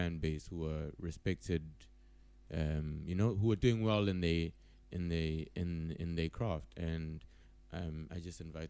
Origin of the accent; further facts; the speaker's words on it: KwaMashu, KwaZulu-Natal, South Africa; I grew up Kwamashu. Dude, just born and bred.